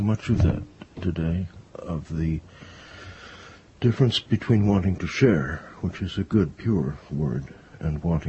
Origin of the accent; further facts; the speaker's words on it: Rye, New York, United States; Yeah. Grew up in Rye, and then went to boarding school up in Maine, small school.